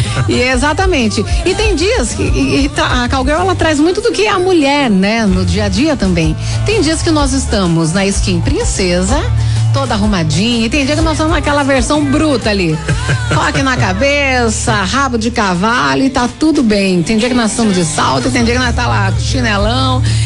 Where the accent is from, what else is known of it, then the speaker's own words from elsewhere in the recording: Piracicaba, São Paulo, Brazil; Eu sou de Piracicaba.